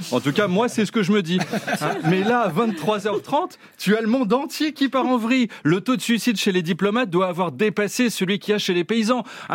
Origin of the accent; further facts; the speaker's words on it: Paris, Île-de-France, France; Bon, il se trouve que je suis parisien. Pas par choix, hein.